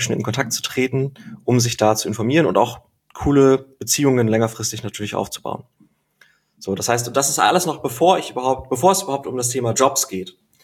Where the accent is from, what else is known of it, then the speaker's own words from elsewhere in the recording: Germany; so als Deutscher kennt man natürlich die großen öffentlichen Unis